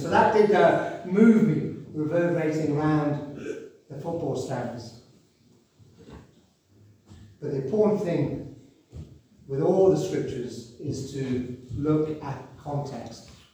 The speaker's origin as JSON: {"language": "English", "town": "Liverpool", "region": "North West England", "country": "United Kingdom", "said": "I'm from Liverpool, by the way. You can probably tell by my accent. Well, you probably can't, actually. I should actually call the title Worcester Early, because I'm really a scouser."}